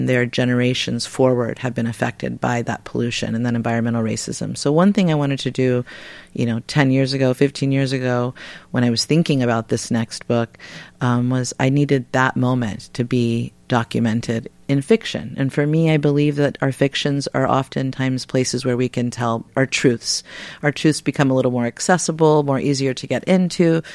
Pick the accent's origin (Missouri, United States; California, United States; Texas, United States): Texas, United States; San Antonio; also born or lived in Rio Grande Valley; I'm from San Antonio and from the Rio Grande Valley, all the spaces in between, I like to say, and all the universes, right, that it expands to. I write from the spaces of South Texas